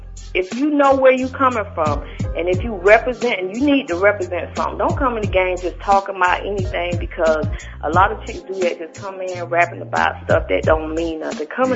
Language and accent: English; the South, United States; Y'all know I'm from the South.